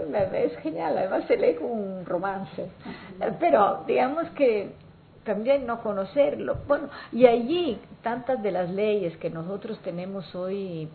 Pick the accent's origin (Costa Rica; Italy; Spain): Italy; sí, soy italiana.